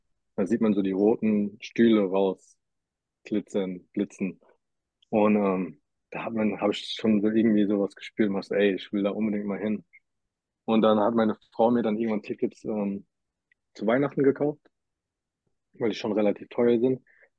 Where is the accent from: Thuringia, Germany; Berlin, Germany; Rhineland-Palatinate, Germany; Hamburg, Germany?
Rhineland-Palatinate, Germany; Mainz; Ja, ich komme aus Mainz in Deutschland